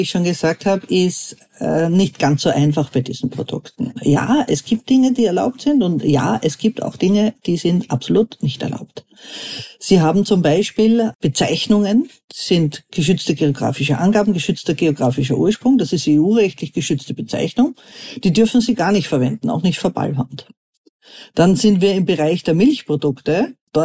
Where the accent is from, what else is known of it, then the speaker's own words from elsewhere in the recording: Austria; Und ähnlich ist es jetzt bei uns in Österreich auch.